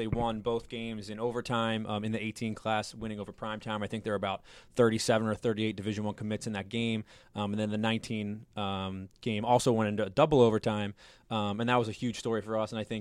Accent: Owings Mills, Maryland, United States; I grew up in Owings Mills, and the coaching level in the Baltimore County wasn't that great when I was in high school.

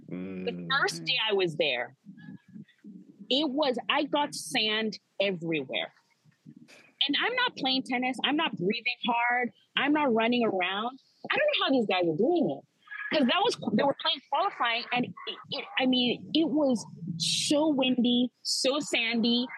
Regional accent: New York, United States; I'm from the East Coast. I'm from New York. So I do think the Californians were going a bit overboard.

